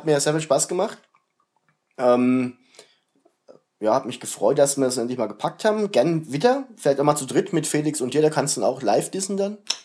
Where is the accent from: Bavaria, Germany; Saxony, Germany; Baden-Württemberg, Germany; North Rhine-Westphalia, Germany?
Bavaria, Germany; Schneeberg; aus meinem Heimatort Schneeberg